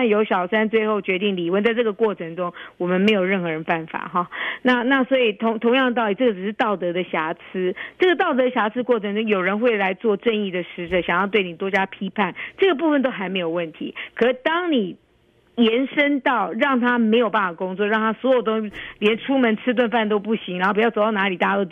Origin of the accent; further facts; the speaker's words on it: Taiwan; 像我们在台湾长大